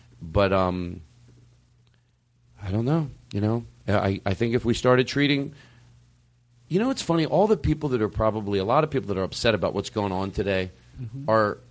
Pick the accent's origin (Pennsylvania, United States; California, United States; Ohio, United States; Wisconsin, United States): Pennsylvania, United States; Philadelphia; Well, I grew up in Philadelphia. When you leave from the airport, when you go to where you have to go, you pass refineries, oil tanks.